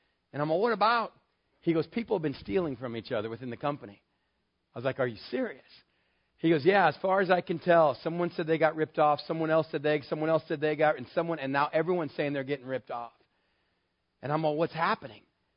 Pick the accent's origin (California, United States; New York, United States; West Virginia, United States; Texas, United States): Texas, United States; El Paso; Now remember, I come from El Paso, Texas, out in the desert. Those of us out here know it takes a lot of water to have an avocado tree. Water is something we don't have in West Texas.